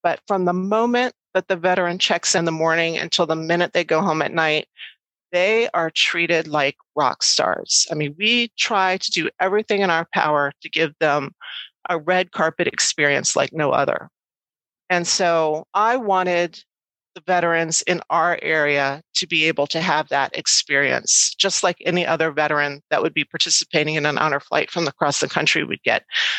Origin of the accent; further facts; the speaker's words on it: Alexandria, Virginia, United States; Yeah, I grew up in Alexandria. My dad worked at Andrews Air Force Base for 40 years.